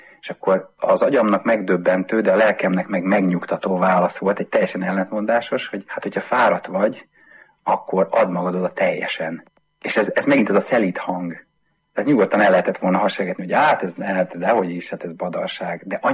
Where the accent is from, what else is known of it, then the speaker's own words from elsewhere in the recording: Tahitótfalu, Pest, Hungary; én az erdő szélen nőttem föl Tahiban, a Pilisben